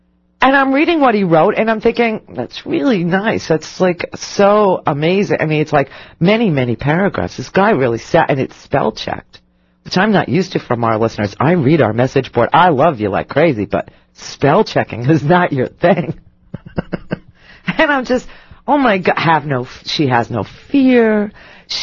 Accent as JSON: {"language": "English", "region": "Florida", "country": "United States", "said": "I'm from Florida. I didn't sign up for that. It's like 2 degrees."}